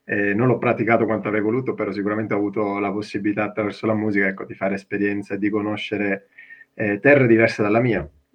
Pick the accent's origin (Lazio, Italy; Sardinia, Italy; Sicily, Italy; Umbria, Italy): Sicily, Italy; also born or lived in Switzerland; mio padre è molisano, quindi anche lì un po' di miscuglio. Però sì, sono cresciuto in Sicilia io. In Svizzera ci sono solo nato. Poi ho passato i primi 25 anni della mia vita in Sicilia.